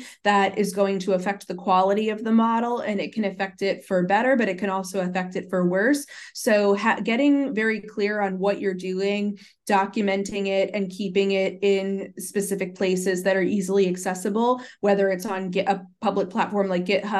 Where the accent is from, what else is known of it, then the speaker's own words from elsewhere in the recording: United States; given my status as an American living in Washington, D.C.